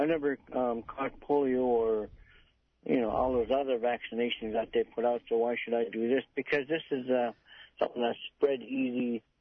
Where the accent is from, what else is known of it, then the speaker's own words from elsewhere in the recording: Bethel, Alaska, United States; because there's no justice in Bethel. I'm pretty sad to say that, but it's true. My hometown, and there's no justice, not even for your common folk.